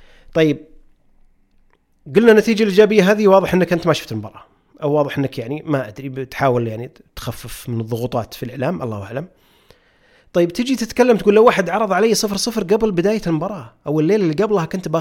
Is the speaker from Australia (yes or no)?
no; Saudi Arabia; بس وين كنا احنا كمنتخب سعودي؟ وين صرنا؟